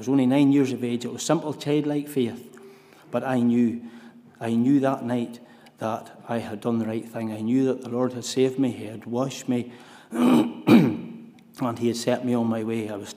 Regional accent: Ballymoney, Northern Ireland, United Kingdom; I come from Ballymoney.

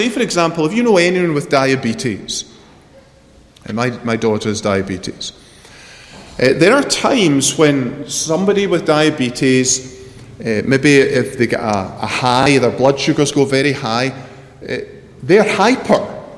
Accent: Scotland, United Kingdom; I come from Scotland, in case you hadn't noticed that. And I pastored in an area of Scotland, the Northwest Highlands

